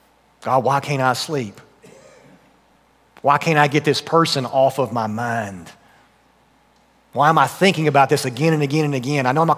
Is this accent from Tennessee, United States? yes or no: yes; Tennessee, United States; And when I was growing up in Tennessee, there was this grocery store that on the outside every spring, they would have this massive area of just multicolored tulips.